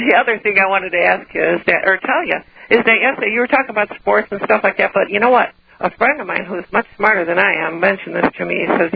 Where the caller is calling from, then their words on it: Illinois, United States; Hi, Alex. I'm calling from Illinois.